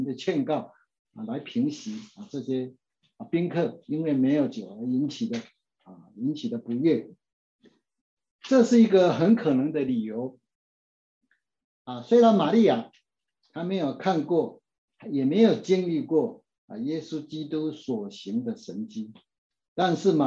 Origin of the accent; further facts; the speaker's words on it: China; 因为我是中国人的背景，然后我心中就起了很大很大的震撼